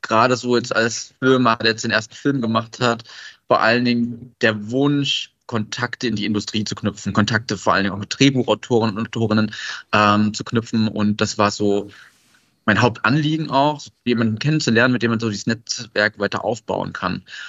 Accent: Pirna, Saxony, Germany; Und ich komme aus Pirna, das haben Sie schon gesagt, es ist halt eine kleine Stadt, da gibt es nicht so viel mit Filmen.

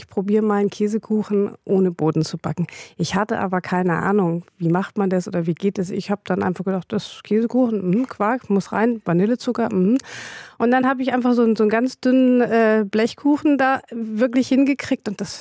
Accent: Germany; also born or lived in United States; Ich bin zwar in Amerika geboren, aber ich wurde mit 10 Monaten nach Deutschland verpflanzt, gewaltsam.

